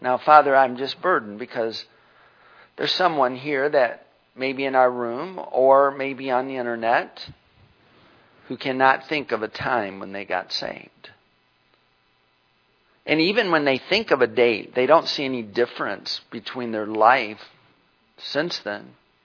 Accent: Pontiac, Michigan, United States; born there; I was born in Pontiac General Hospital, January 26, 1957.

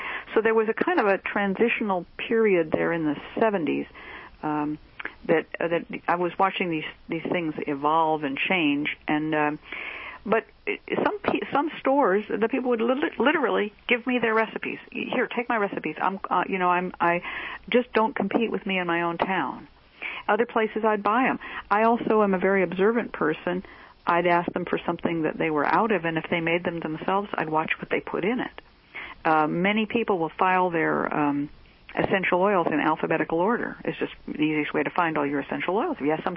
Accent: California, United States; because I understood when I grew up in the East Bay, most of the black community there consisted of people who were my parents' generation

